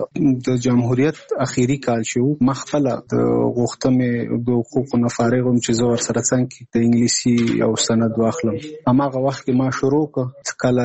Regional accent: Nangarhar, Afghanistan; now in Kabul, Afghanistan; زموږ کور په ننګرهار کې دی، زه په کابل کې یم دلته

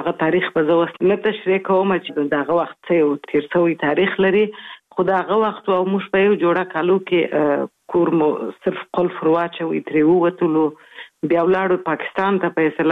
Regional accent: Kabul, Afghanistan; also born or lived in Kandahar; اصلا خو زه زېږېدلې په کندهار کې یم، خو دغه دقیق مې دي نیم کال وم، څلور میاشتې وم، درې میاشتې وم کابل ته تللی وم، میشت شوی یو.

